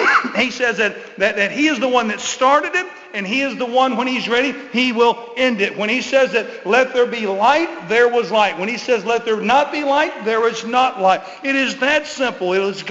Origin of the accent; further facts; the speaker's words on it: Florida, United States; he always taught us at our church, growing up in Florida